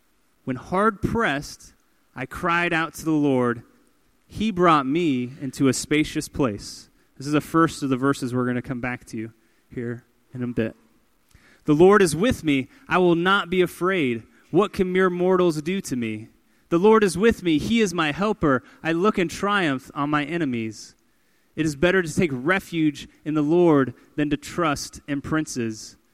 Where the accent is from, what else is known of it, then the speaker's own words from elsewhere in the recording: Kansas City, Missouri, United States; I grew up here in Kansas City